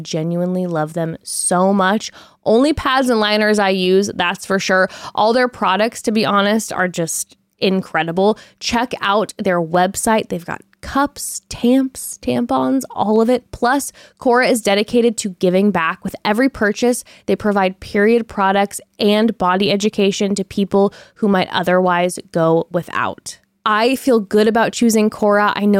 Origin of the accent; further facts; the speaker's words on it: Oklahoma, United States; because he's from Harvard and I'm from Oklahoma, so obviously I'm not as smart as him.